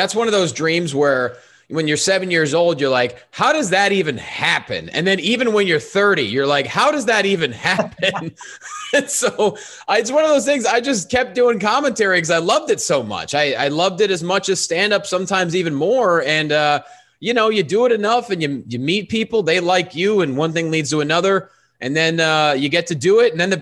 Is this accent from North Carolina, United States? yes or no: no; Pennsylvania, United States; Not too far from Iowa. It's a place called Pennsylvania.